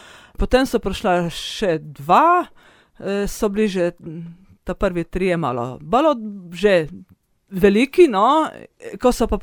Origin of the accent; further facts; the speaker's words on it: Seniški Breg, Gorizia, Slovenia; now in Kanalski Lom, Slovenia; sama izhajam iz Seniškega Brega, iz družine, ker so bile 3 sestre.